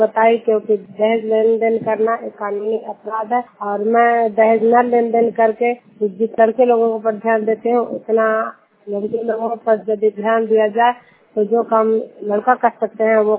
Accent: Duniyar, Bihar, India; मैं नालंदा जिला हिलसा प्रखंड दुनियार गांव की निवासी हूँ

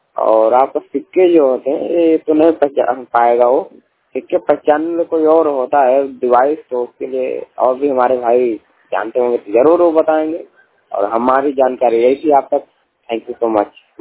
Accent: Shimla, Himachal Pradesh, India; मैं 100% शिमला से बिलोंग करता हूँ।

